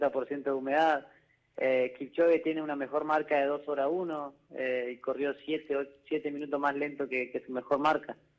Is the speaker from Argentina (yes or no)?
yes; Gualjaina, Chubut, Argentina; no podía jugar al fútbol porque bueno, el club de mi pueblo cerró y bueno, me dediqué a correr